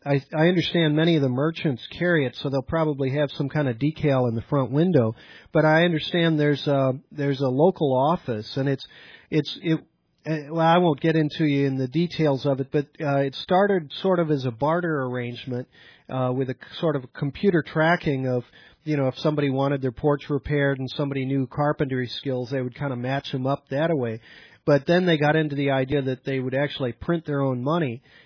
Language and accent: English; St. Louis, Missouri, United States; I come from St. Louis, and Missouri has got a very good native plant society